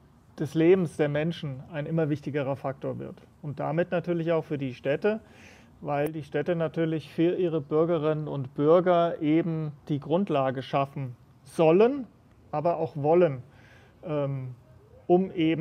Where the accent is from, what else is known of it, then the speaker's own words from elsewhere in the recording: Frankfurt, Hesse, Germany; von meiner Heimatstadt Frankfurt